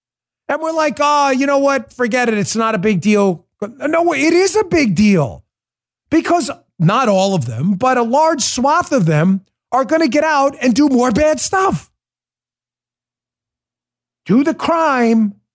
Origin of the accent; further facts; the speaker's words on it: New York City, New York, United States; Folks, I grew up in New York. I policed those streets.